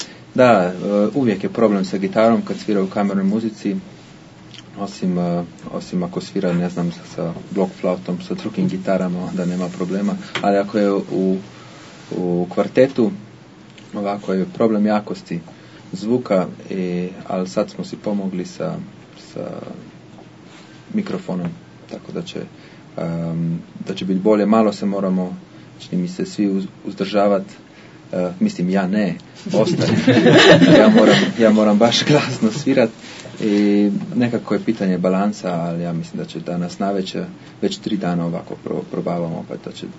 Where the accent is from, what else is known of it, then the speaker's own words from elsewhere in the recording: Ljubljana, Central Slovenia, Slovenia; moved away as an adult; also born or lived in Vienna; Ja dolazim iz Ljubljane, iz Slovenije, gdje sam završio osnovnu muzičku školu i gimnaziju, a onda sam odmah nakon gimnazije otišao za Beč, gdje sam završio univerzitet u Beču.